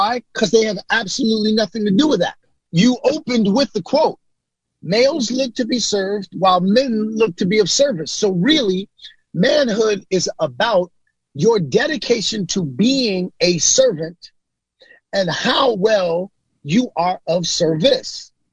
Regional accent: Brooklyn, New York, United States; In the environment that I grew up in Brooklyn, we were often taught that everything about manhood was about sexuality and masculinity.

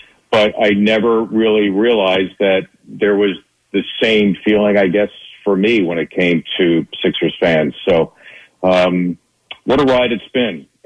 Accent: Philadelphia, Pennsylvania, United States; I realized as a fan growing up in Philly

